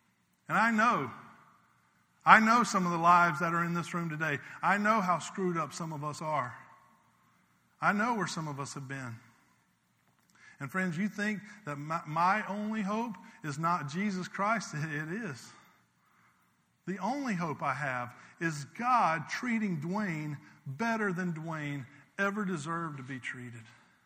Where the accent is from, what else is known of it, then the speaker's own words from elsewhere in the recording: South Carolina, United States; I told you earlier, I grew up in South Carolina, not too far from Myrtle Beach.